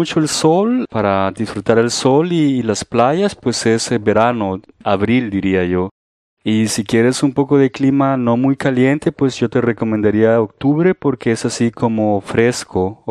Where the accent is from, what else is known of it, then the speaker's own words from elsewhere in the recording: San Salvador, El Salvador; Pues yo vengo de San Salvador, que es la capital de El Salvador.